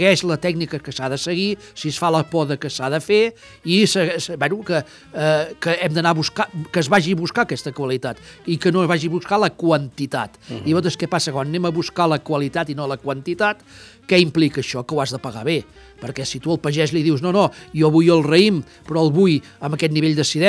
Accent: Catalonia, Spain; I em sap greu, perquè sóc català i m'agradaria que fos el Priorat, no?

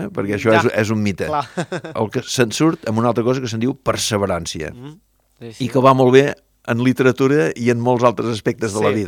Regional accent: Banyoles, Catalonia, Spain; com a banyolí que soc

